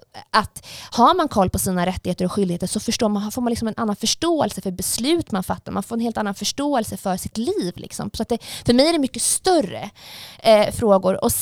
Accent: Jönköping, Jönköping County, Sweden; Jag är väldigt nära min familj och mina barndomsvänner som är kvar hemma i Jönköping.

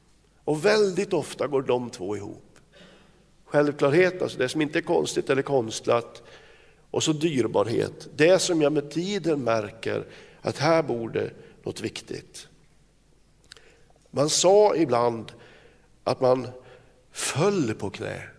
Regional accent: Kramfors, Västernorrland County, Sweden; På den sista bänkraden i Philadelphia i Kramfors, där jag växte upp.

